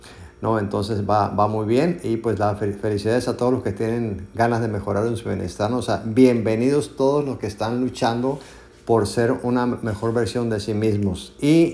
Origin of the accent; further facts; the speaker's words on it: Mexico; desde la ciudad de La Paz, Baja California Sur, donde yo vivo, en México. No sé en qué país estás, pero pues yo vivo en México, soy mexicano